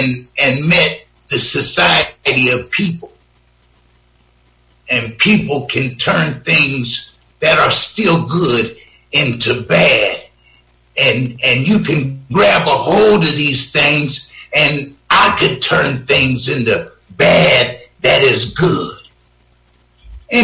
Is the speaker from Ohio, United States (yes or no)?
yes; Akron, Ohio, United States; I grew up in Akron, on the west side of Akron, you know, and my ghetto wasn't no harder than nobody else's